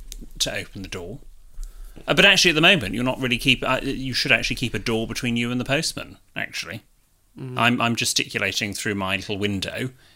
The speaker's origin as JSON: {"language": "English", "town": "Manchester", "region": "North West England", "country": "United Kingdom", "accent": "Manc", "said": "To set the scene, I am from Manchester. I went to an all-girl private girls' school. Thank you. So it's safe to say my accent is rather mashed."}